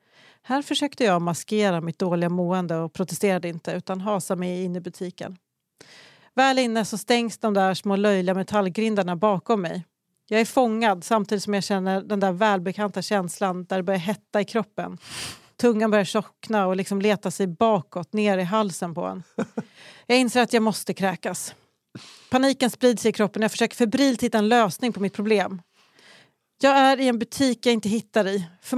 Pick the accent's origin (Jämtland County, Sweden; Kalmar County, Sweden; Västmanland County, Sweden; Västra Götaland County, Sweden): Västmanland County, Sweden; Västerås; born or raised there